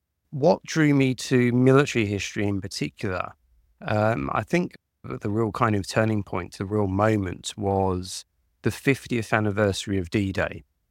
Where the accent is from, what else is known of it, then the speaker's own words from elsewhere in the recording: United Kingdom; accent: British; you can probably tell that I have a British accent or an English accent, and I'm British.